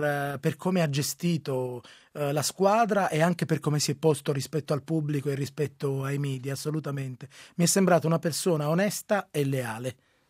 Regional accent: Matera, Basilicata, Italy; now in Rome, Italy; Io sono di Matera, sono lucano, vivo da tantissimi anni a Roma

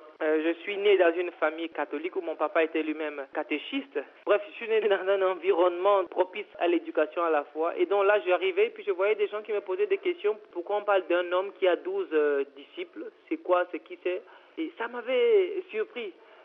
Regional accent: Cameroon; now in Mongolia; Vous voyez, je viens du Cameroun.

